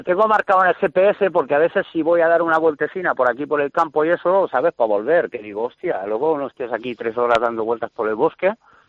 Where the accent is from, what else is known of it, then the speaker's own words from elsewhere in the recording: Barcelona, Catalonia, Spain; vivo en la montaña, pim pam, me ha pillado esto, soy de Barcelona, pim pam.